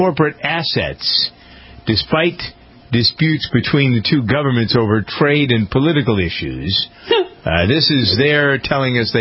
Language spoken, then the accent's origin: English; United States; Well, what do you expect? I am an American.